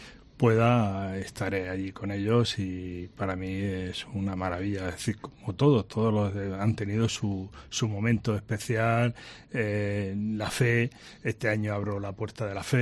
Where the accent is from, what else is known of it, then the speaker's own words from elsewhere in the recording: Region of Murcia, Spain; eso lo he llevado en la sangre como bien murciano y ahí estoy